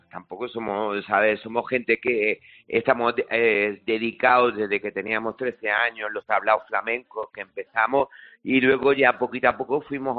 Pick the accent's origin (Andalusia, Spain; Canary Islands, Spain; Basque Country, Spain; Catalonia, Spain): Andalusia, Spain; un público que es calentito como el nuestro, como el andaluz.